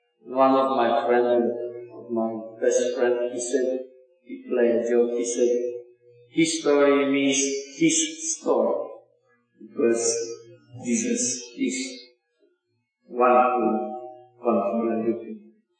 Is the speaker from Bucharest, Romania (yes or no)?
yes; Bucharest, Romania; English is a second language; And I am from Bucharest.